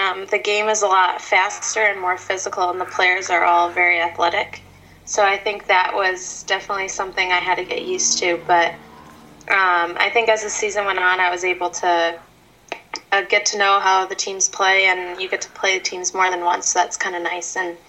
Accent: Chicago, Illinois, United States; I like my hometown. My family's still here, and I'm just very lucky that where we play, it's practically in my backyard. So I am very happy I'm at Chicago

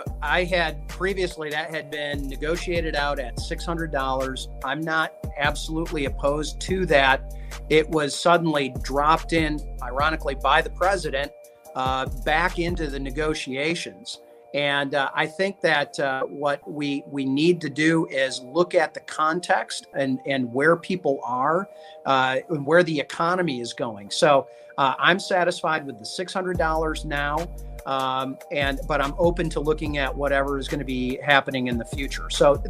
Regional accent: Zeeland, Michigan, United States; The second one was a 460% voter turnout in my hometown of Zeeland.

